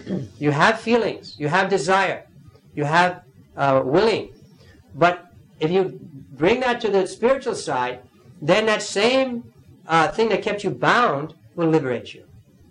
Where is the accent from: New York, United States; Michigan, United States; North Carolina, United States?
North Carolina, United States; born there; This is my home. I was born here in North Carolina, and I'm proud of it.